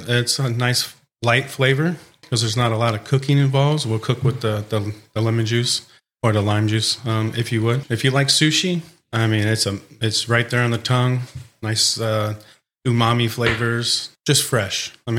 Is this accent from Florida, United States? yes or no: yes; Auburndale, Florida, United States; Central Florida, a little city called Arbondale. I'm an Arbordalian, I guess you would say. So I lived here my whole life, all over Polk County in general.